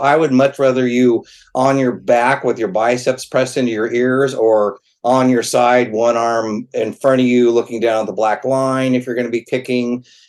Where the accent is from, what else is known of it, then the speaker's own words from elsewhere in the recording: Missouri, United States; Well, I grew up in Missouri, out in farm country